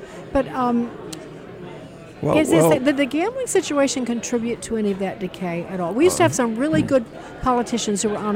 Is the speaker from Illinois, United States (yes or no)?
yes; Illinois, United States; And I was born there, grew up there, raised my kids there, and then I ended up going to D.C., and but so that changed my life a bit. But I love Illinois